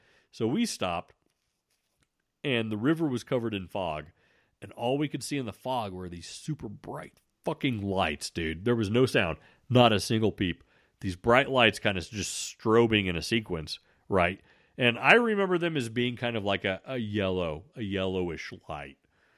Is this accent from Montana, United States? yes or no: yes; Kalispell, Montana, United States; So I grew up in Montana, northwest Montana, and I was there in the, I moved up there in the 80s when I was a little kid, and I left there in the late 90s.